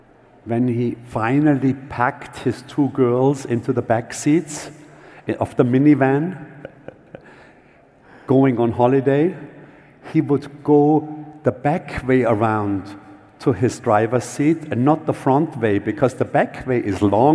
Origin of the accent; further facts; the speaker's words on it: Austria; English is a second language; I'm coming from Austria, and we had an exhibition high up in the mountains, over 3,000 meters.